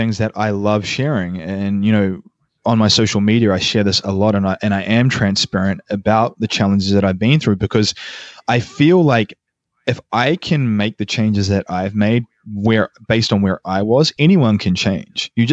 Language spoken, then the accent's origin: English; New Zealand; accent: New Zealand mixed with American; moved away as an adult; now in United States; It's New Zealand kind of meshed with American. So I'm from New Zealand originally, but living in America now for 8 years. So it's a weird hybrid.